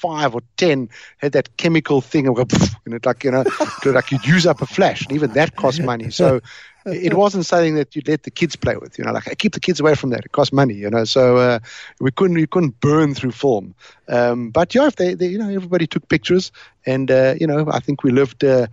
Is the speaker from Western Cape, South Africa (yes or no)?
yes; Cape Town, Western Cape, South Africa; born there; they arrived in Cape Town and I was born there. Actually, they arrived in Johannesburg and then landed up in Cape Town. I was born in Cape Town.